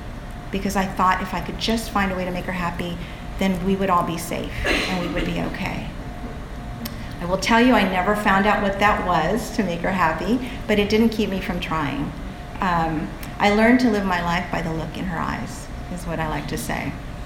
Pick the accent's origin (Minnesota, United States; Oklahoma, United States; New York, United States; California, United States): California, United States; Los Angeles; I'm from LA, I'm from the Barrio, we don't do that.